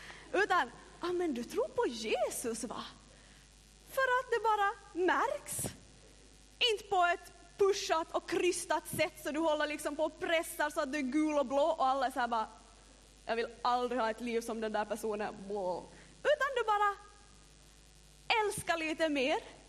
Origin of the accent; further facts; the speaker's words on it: North Ostrobothnia, Finland; jag kommer från norra Österbotten.